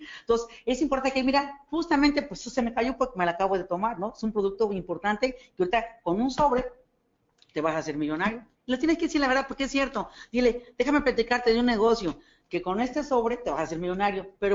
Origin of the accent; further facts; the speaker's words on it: State of Mexico, Mexico; yo no soy de aquí, yo vengo del Estado de México, aquí, hablando aquí de México